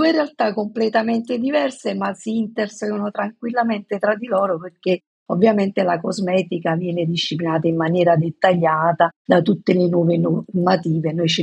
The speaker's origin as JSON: {"language": "Italian", "town": "Salerno", "region": "Campania", "country": "Italy", "tie": "born or raised there", "said": "io ho 53 anni, sono nata a Salerno, vissuta a Salerno, tuttora vivo a Salerno, però negli ultimi anni, presa dal mio questo lavoro, mi sono trasferita, diciamo, passo più tempo su Milano che dove sono nata."}